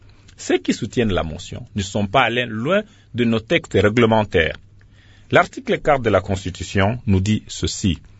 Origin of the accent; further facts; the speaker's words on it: North Kivu, DR Congo; Il y a, dans ce qu'on constate chez nous, au Nord Kivu, une scission de fait.